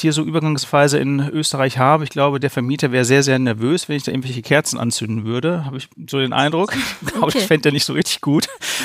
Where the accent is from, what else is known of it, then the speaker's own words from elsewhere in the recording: Northern Germany, Germany; now in Austria; aus der Nähe von Bielefeld, Hannover, also relativ weit im Norden.